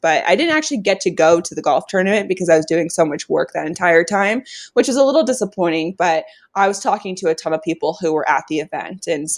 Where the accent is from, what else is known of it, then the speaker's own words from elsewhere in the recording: Colorado, United States; I grew up in Colorado.